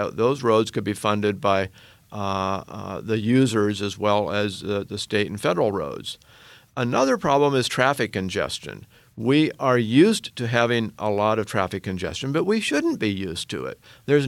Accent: Oregon, United States; the way that was tested in my home state of Oregon

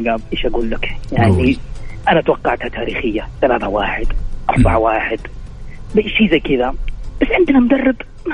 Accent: Jeddah, Makkah Province, Saudi Arabia; أنا من جدة حبيبي

